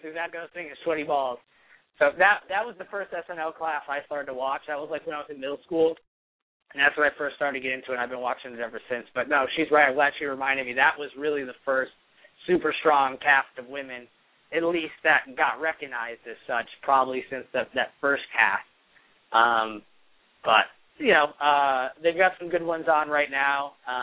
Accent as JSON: {"language": "English", "region": "Connecticut", "country": "United States", "tie": "born or raised there", "said": "I mean, I grew up in Connecticut. I don't like Boston that much."}